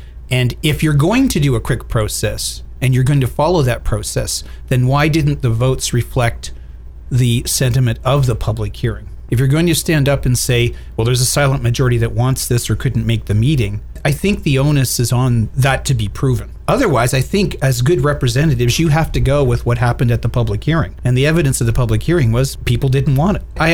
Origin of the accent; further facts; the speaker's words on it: Stittsville, Ontario, Canada; also born or lived in Toronto; but I can tell you where I grew up in Stittsville, Ontario, in the 60s and 70s, we had the same kind of thing happen, destroyed the downtown.